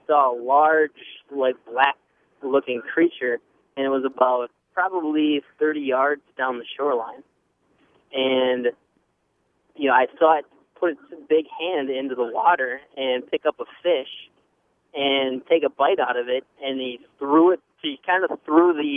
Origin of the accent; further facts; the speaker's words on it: Rhinelander, Wisconsin, United States; I grew up in Rhinelander, and I believe in it because I think I've seen one.